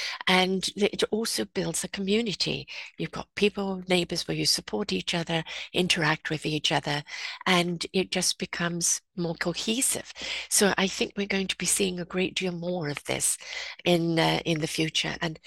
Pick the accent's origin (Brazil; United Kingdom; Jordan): United Kingdom; England; also born or lived in South Africa / United States; now in Canada; I've lived in 4 countries. So I've lived, born and raised in England, lived in South Africa, lived in the States, live in Canada. I'm coming up to 44 years in Canada.